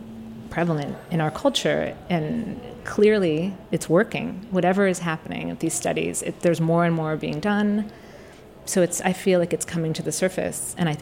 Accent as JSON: {"language": "English", "town": "Pittsburgh", "region": "Pennsylvania", "country": "United States", "tie": "born or raised there", "said": "No, I grew up in Pittsburgh."}